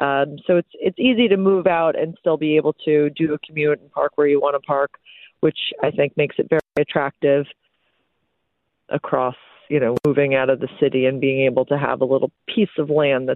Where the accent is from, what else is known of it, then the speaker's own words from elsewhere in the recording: Connecticut, United States; I was born and bred in Connecticut. I still live here with my family.